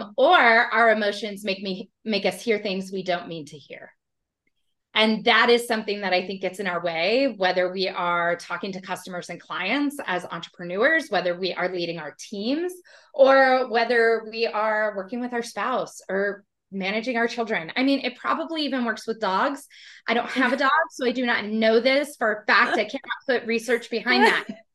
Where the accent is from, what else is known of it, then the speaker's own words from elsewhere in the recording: Mansfield, Texas, United States; I am from Mansfield, Texas. I am a professional speaker.